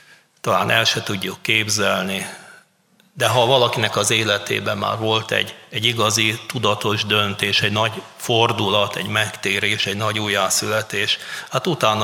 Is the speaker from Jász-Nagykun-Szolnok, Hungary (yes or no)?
no; Budapest, Hungary; nekem, aki lánymányosi gyerek voltam valamikor, és mi Újpestről költöztünk Káposztásmegyerre